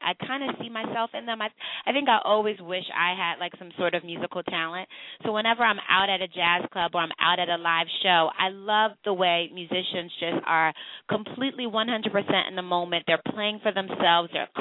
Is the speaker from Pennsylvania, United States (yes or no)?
yes; Philadelphia, Pennsylvania, United States; I'm from Philadelphia. We live now in the New Jersey area